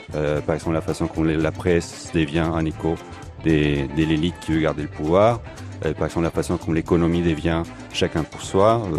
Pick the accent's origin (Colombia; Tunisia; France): Colombia; now in Belgium; je suis colombien et belge. Mais j'ai grandi en Colombie. J'ai quitté la Colombie à la fin des années 90, je peux dire 90.